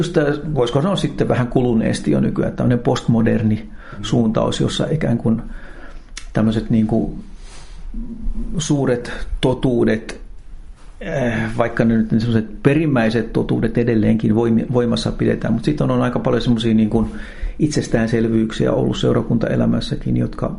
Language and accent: Finnish; Forssa, Kanta-Häme, Finland; kun mä olin sieltä Forssasta kotoisin